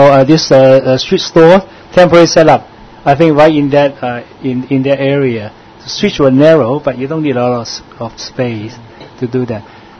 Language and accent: English; Hong Kong; so different from the time when we grew up in Hong Kong.